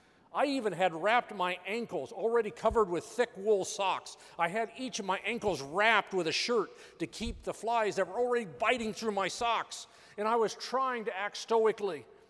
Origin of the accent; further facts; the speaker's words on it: Rossville, United States; it's interesting that there are two people here from my hometown of Rossville